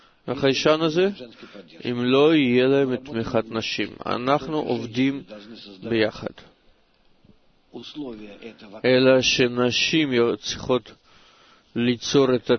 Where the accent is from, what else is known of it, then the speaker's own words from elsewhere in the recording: Stuttgart, Baden-Württemberg, Germany; משטוטגרד, גרמניה.